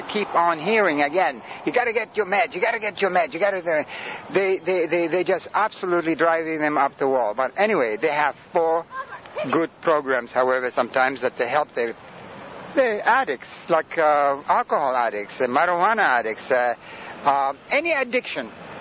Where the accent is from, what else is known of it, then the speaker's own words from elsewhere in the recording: Sudan; first language Greek; English is a second language; I'm not from this country. I'm from the Sudan.